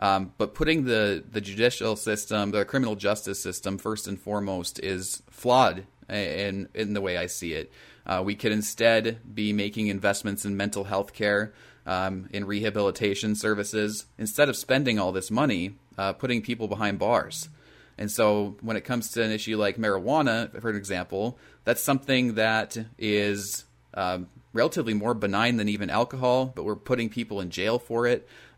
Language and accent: English; Northwood, North Dakota, United States; My hometown of Northwood, of 1,000 people, the original water system for Northwood was built during the New Deal.